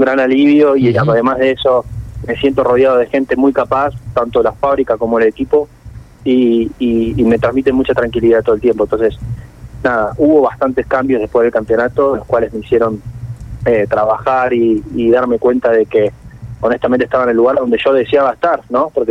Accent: El Viso, Argentina; yo soy de Elviso, pero obviamente que yo me siento local, 100% local. Si bien está a 50 kilómetros de mi casa, me siento más local que nunca

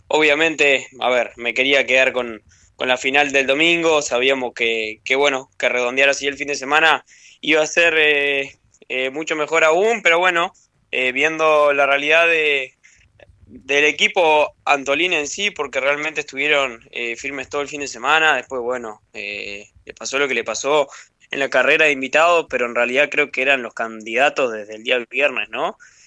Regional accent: Ombúes de Lavalle, Colonia, Uruguay; now in Montevideo, Uruguay; Estoy en la capital, estoy en Montevideo, estoy instalado acá, en realidad yo soy de Ombúe, pero bueno, por tema de estudios y carrera justamente estoy acá

